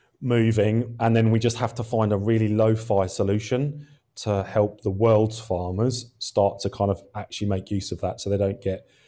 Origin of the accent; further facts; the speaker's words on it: Australia; I don't know if you've ever spent any time as an Aussie in London